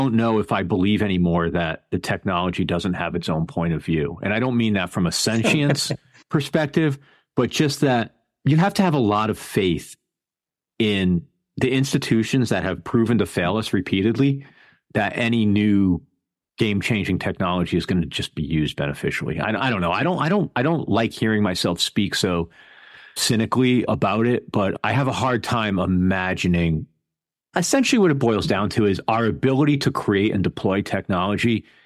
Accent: New Haven, Connecticut, United States; also born or lived in New York; now in Seattle, United States; I was raised outside of New Haven, Connecticut. And then I moved to New York in the mid-90s and was there for about 20 years. Now I'm just outside of Seattle.

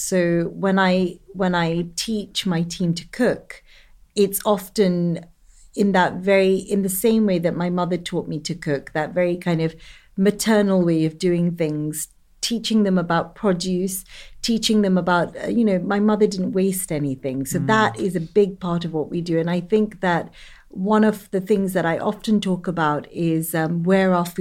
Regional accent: Kenya; I grew up in Kenya on this incredible allotment, a shamba that my grandfather had.

